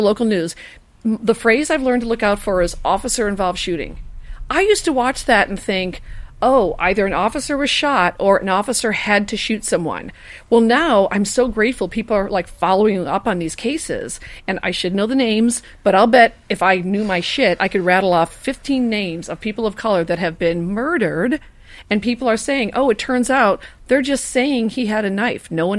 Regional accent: Chicago, Illinois, United States; I'm a Chicagoan, and I love Los Angeles. I love California.

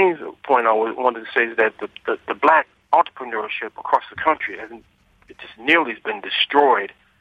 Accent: Newark, New Jersey, United States; the Home Depots that are springing up in the place like where I grew up in Newark, New Jersey.

